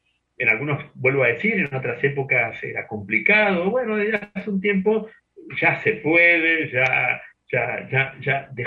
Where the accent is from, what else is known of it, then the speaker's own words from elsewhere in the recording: General Belgrano, Buenos Aires Province, Argentina; born there; en el DNI dice que nací en General Belgrano y aquí han estado mis abuelos y están mis primos. Así que General Belgrano, provincia de Buenos Aires.